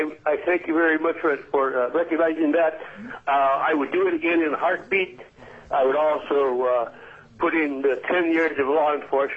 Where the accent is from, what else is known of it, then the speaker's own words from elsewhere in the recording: Alaska, United States; I was born and raised in Alaska. As a matter of fact, I was born on the reservation when Alaska was a territory.